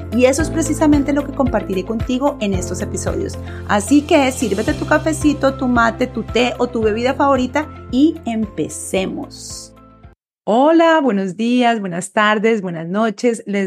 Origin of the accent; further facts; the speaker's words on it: Colombia; now in United States; soy profesora de español en los Estados Unidos, soy originalmente de Colombia